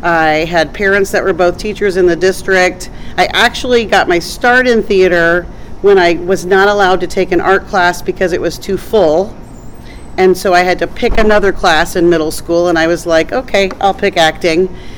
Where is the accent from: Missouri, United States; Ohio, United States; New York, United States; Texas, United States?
Missouri, United States; Belton; I grew up in Belton, Missouri, which is a suburb of Kansas City. So usually when people ask, I say Kansas City.